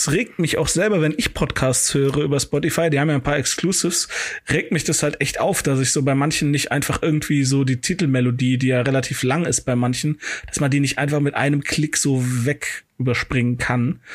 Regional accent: Cologne, North Rhine-Westphalia, Germany; Ausgerechnet ich als Kölner in Düsseldorf

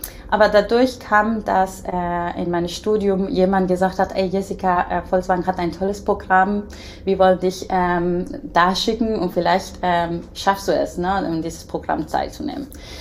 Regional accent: Puebla, Mexico; German is a second language; ich bin tatsächlich in Mexiko geboren, in Puebla. Puebla vielleicht ist nicht der bekannteste Ort in Mexiko, da keine Tourismus da gibt. Es liegt 2 Stunden entfernt von Mexico City. Und ich bin da aufgewachsen

